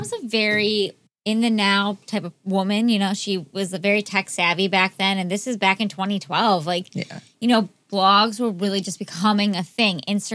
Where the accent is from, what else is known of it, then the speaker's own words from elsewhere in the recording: Cleveland, Ohio, United States; No, so I'm from Cleveland originally. So I grew up in Cleveland, Ohio.